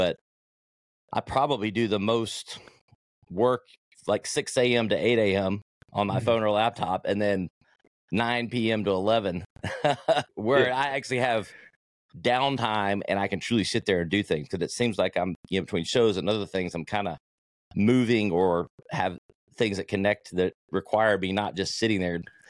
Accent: the South, United States; Like, I'm from the South, so I'm a country music guy for sure.

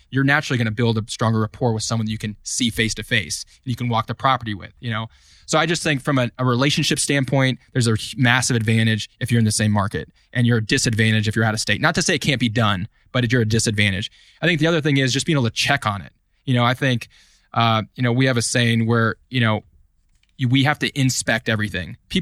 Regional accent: Des Moines, Iowa, United States; You know, so I'm from Des Moines. So, you know, some of my friends that I grew up with now are commercial brokers.

